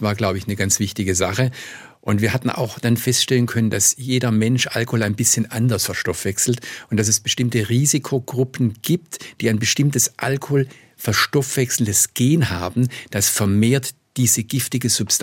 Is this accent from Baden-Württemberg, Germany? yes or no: yes; Stuttgart, Baden-Württemberg, Germany; ich bin ja Stuttgarter